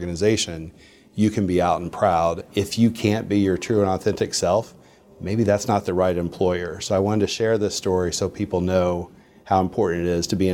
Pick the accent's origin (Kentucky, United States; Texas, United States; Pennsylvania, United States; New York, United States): Kentucky, United States; Harlan; I'm from Harlan, Kentucky.